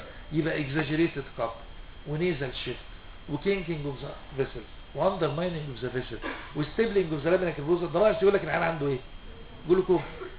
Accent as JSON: {"language": "Arabic", "country": "Egypt", "said": "منتشر جدا عندنا في مصر التريش"}